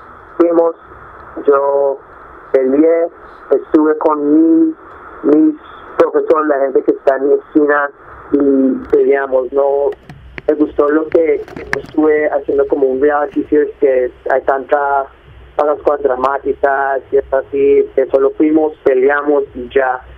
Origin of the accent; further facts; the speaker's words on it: United States; born there; also born or lived in Colombia; Sí, yo nací en Estados Unidos. Mi mamá y mi papá son colombianos. Yo fui a vivir a Colombia, después volví aquí, he estado viviendo aquí ya por bastantes años